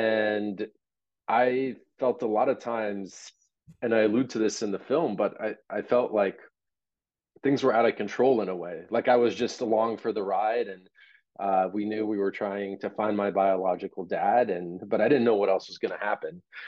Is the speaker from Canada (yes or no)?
no; Russia; now in United States; Because when you're an immigrant and Russian American, I identify way more as an American than I ever did as a Russian at the end of the day.